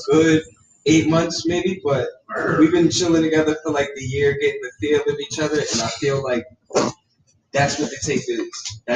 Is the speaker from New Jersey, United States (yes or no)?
yes; New Jersey, United States; I'm from North New Jersey.